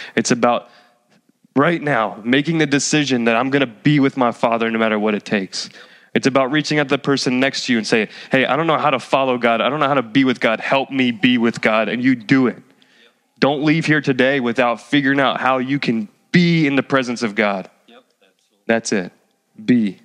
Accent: New Jersey, United States; All right, I'm from Jersey. I could take it.

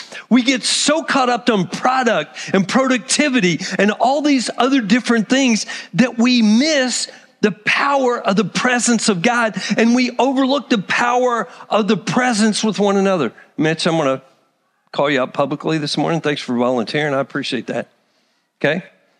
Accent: Texas, United States; I was raised in Texas, so I have a tendency toward the individualism side

